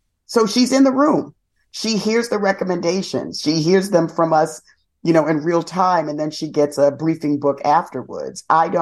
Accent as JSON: {"language": "English", "town": "New York City", "region": "New York", "country": "United States", "tie": "born or raised there", "said": "I grew up in the South Bronx. I deal a Black woman academic."}